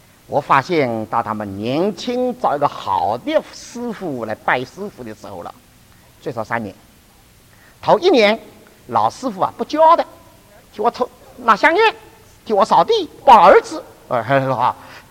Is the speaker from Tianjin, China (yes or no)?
no; Shanghai, China; 我们上海人是真是不好意思啊